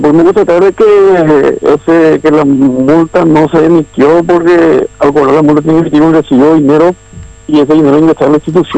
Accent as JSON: {"language": "Spanish", "country": "Paraguay", "said": "de cómo somos los paraguayos"}